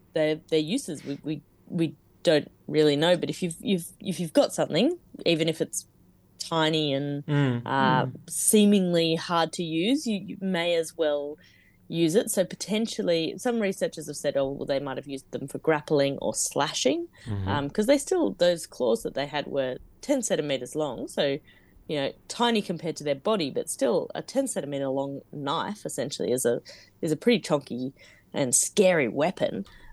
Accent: Australia; But I'm from Australia, and we had quite a few theropod dinosaurs

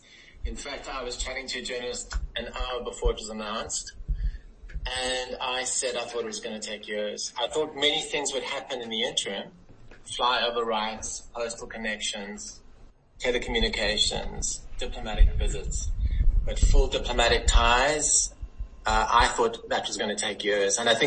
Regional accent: South Africa; now in United Arab Emirates; I say that speaking as a South African, but even our European members feel safer here than they do at home.

